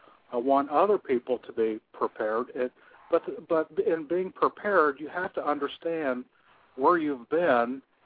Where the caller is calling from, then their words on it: Newark, Ohio, United States; I'm calling from Newark, Ohio.